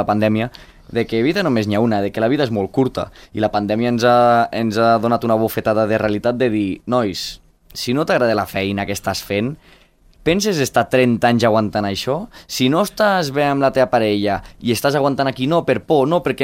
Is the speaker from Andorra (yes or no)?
yes; Encamp, Andorra; Aquells que em coneixin... Soc d'Encamp.